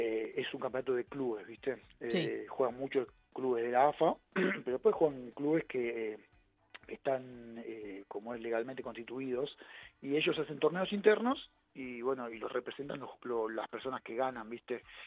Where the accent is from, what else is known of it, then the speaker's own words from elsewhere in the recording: Argentina; el tema es que argentinos no somos nosotros argentinos, somos mitad españoles, mitad ingleses, uh-huh, mitad italianos, mitad franceses, mitad gente de la misma América